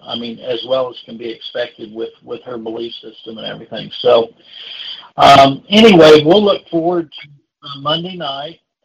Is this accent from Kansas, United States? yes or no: yes; Overland Park, Kansas, United States; So, that's where I was brought up. I was raised in Overland Park, Kansas. That's where I went to school.